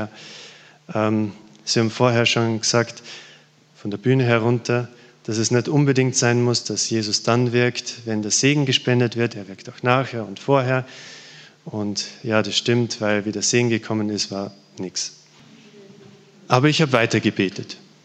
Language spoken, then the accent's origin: German; Styria, Austria; ich komme aus der Steiermark